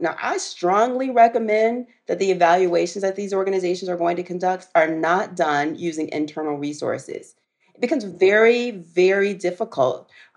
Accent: Southern United States, United States; Again, I'm a girl from the South.

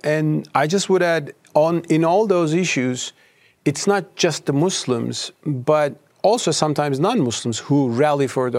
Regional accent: Istanbul, Turkey; I'm from Istanbul. I feel Ottoman.

